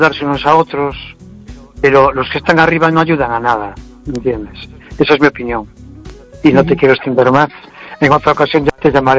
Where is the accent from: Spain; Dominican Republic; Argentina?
Spain; A mí me encantaría que como español, que a mí me duele cómo tenemos el país